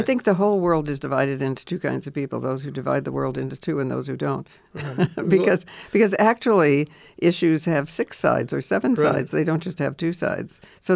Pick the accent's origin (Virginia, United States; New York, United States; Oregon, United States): New York, United States; I would like to say as a New Yorker